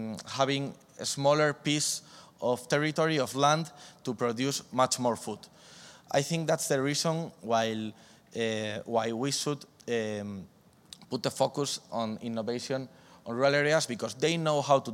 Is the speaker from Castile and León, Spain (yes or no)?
yes; Burgos, Castile and León, Spain; And finally, some weeks ago, we could present it in my hometown, Burgos